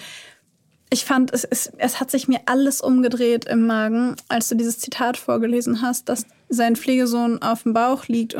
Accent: Hanover, Lower Saxony, Germany; komme ich aus Hannover und schäme mich deswegen für meine Herkunftsstadt quasi.

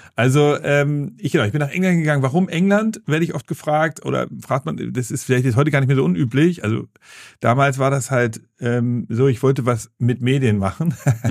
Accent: Hamburg, Germany; ich bin geboren im Westen von Hamburg, da so in Großflottbek, Othmarschen, da bin ich aufgewachsen

